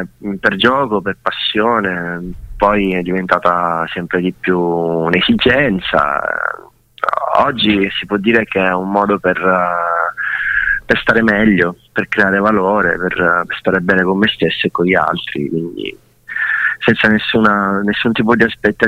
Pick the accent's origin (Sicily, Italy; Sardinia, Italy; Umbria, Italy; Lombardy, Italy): Sicily, Italy; Catania; Sì, sì, sono di Catania.